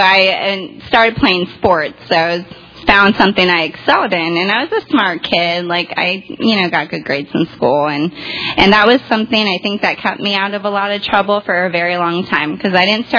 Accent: Tampa, Florida, United States; I grew up in Tampa, not like a lot of others here, because we're pretty unique. So Tampanian, born and raised, lived here pretty much all my life, good and bad.

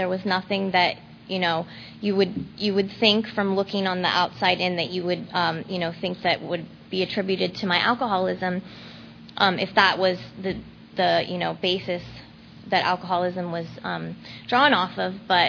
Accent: San Diego, California, United States; I grew up in San Diego, California.

